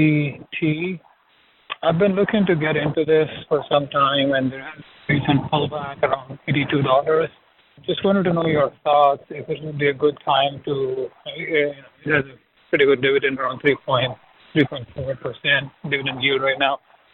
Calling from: California, United States; I'm calling from the Bay Area.

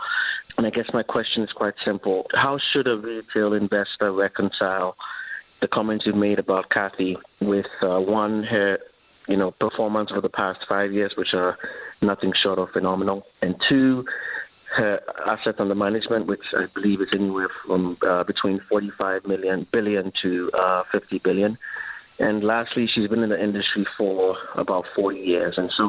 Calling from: Dubai, United Arab Emirates; and I'm calling from Dubai.

